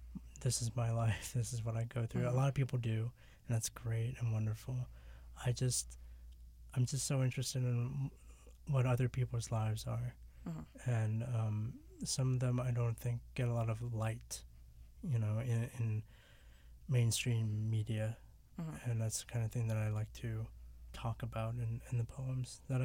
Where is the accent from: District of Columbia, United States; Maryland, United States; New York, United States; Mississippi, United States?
District of Columbia, United States; Washington; also born or lived in Santiago, Chile; So I was born in Santiago, Chile, and I was adopted when I was like 2 years old and lived in Washington, D.C., grew up there.